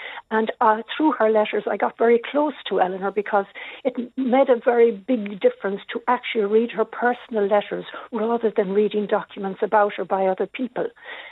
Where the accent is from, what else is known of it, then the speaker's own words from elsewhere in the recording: Castlebar, Connacht, Ireland; She was born in my hometown of Castlebar, and that's how I got all her papers.